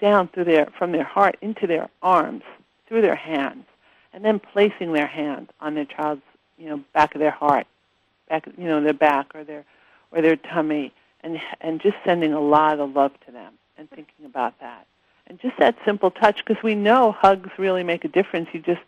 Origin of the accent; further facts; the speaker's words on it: New York City, New York, United States; Look, I'm from New York, so I'm from the streets of New York City